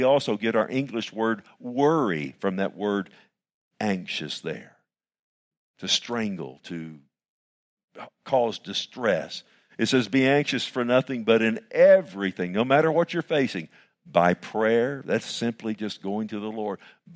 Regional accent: Fort Worth, Texas, United States; I love Fort Worth, okay? I grew up in Fort Worth, and I knew all the streets when I was a little boy

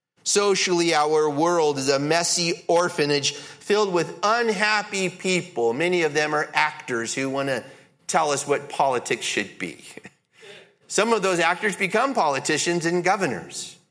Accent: Fort Worth, Texas, United States; You know, well, I'm from Fort Worth. That's where every good person is, right?

